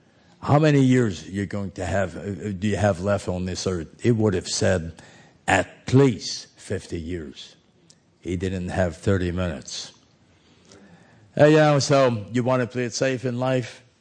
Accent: Montreal, Quebec, Canada; When I grew up in Montreal, I was, you know, by the time I was about 6, realizing what was going on around me, my grandmother was helping us to, you know, my mom to raise us.

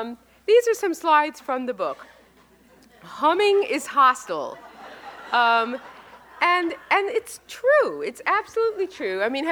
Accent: Brooklyn, New York, United States; In fact, I had this little friend when I was growing up I grew up in Brooklyn, and I had this friend in the building who spoke with a very, very, very heavy Brooklyn accent.

